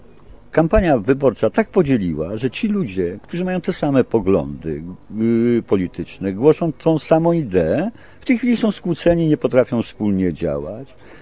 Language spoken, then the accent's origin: Polish; Nowy Sącz, Lesser Poland, Poland; Ja jestem z Nowego Sącza